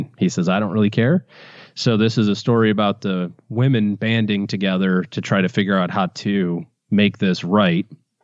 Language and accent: English; Michigan, United States; I'm from Michigan and I didn't know anything about this story.